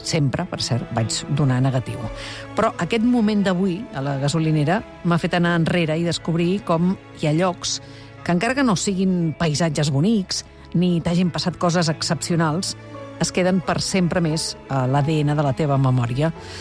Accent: Cornellà de Llobregat, Catalonia, Spain; a Cornellà, que és la meva ciutat natal

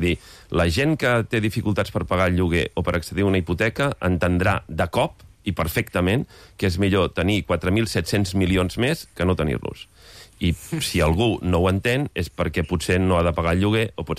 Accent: Catalonia, Spain; Jo sóc del Baix Llobregat i, per tant, tothom m'entendrà que faci aquest exemple

